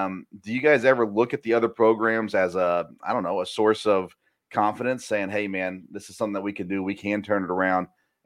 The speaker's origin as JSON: {"language": "English", "region": "Tennessee", "country": "United States", "tie": "born or raised there", "said": "I grew up in Middle Tennessee, so Vanderbilt baseball was a big deal growing up."}